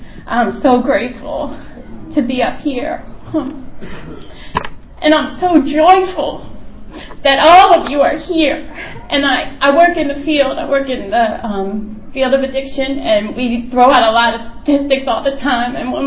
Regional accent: United States; So I grew up in Carroll County in a nice suburban area.

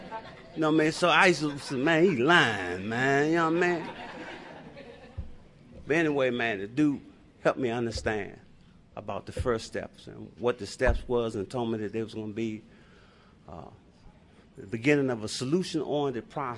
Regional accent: Washington, United States; and I'm out the inner city, I'm from Washington. All y'all ain't from Washington, y'all don't know me

